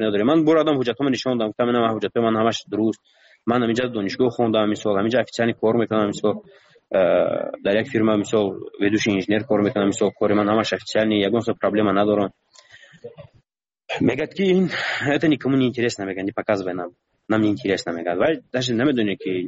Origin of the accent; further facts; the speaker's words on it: Tajikistan; من گفتم من تاجیکم گفتم از تاجیکستانم